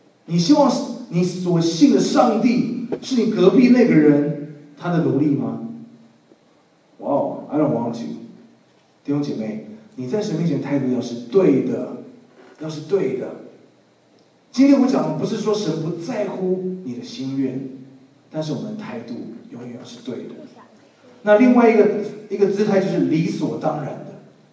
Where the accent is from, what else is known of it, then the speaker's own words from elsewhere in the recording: China; 身为中国人，我们在念这节的时候，我们真是冒冷汗了，是不是？